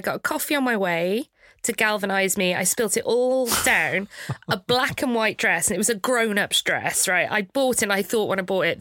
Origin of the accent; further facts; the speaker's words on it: Cardiff, Wales, United Kingdom; And I never thought I'd leave Cardiff. So I'm from Cardiff.